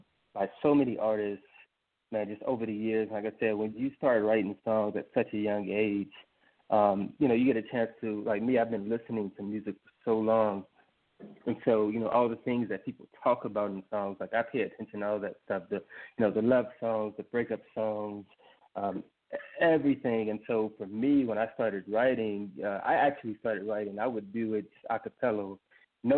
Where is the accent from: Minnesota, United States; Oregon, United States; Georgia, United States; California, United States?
Georgia, United States; Stone Mountain; But I'm from the state of Georgia, actually. I grew up in Stone Mountain, Georgia. I'm currently in the Air Force, married with 2 beautiful kids.